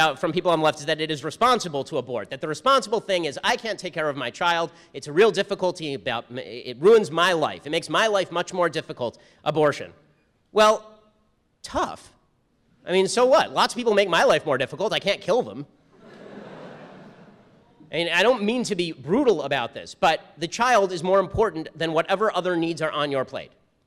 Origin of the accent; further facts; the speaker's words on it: California, United States; And remember, I'm from California, and this seemed unseemly to me.